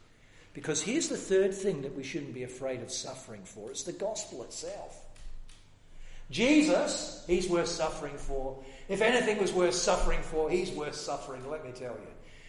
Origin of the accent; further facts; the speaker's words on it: United Kingdom; I grew up in Britain. You know, Britain?